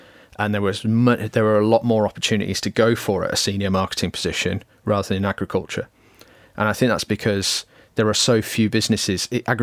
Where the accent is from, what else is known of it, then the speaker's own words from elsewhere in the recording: Wolverhampton, West Midlands, United Kingdom; my dad was an engineer and I was brought up in Wolverhampton.